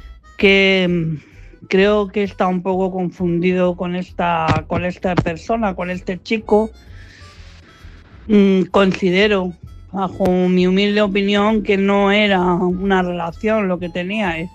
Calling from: Madrid, Community of Madrid, Spain; de Madrid.

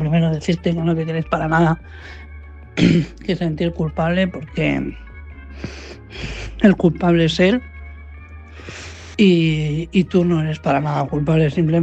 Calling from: Madrid, Community of Madrid, Spain; de Madrid.

